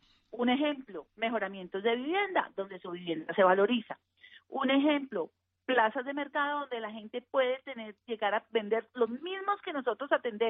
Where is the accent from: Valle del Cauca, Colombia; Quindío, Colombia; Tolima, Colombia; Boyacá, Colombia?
Valle del Cauca, Colombia; que usted sabe cómo la quiere. En el Valle del Cauca, el porcentaje de pobreza extrema de la población es muy pequeño.